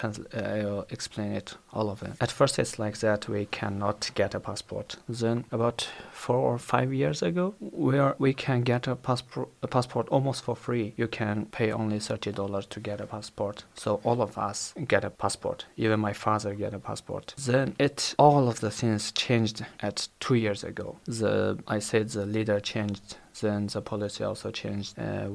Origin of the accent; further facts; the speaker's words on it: China; English is a second language; now in Freiburg, Germany; I am come from China. I am Uyghur ethnic, that's a minority in China. I come to Germany for about 2.5 months, and I've been living in Freiburg for 1.5 months.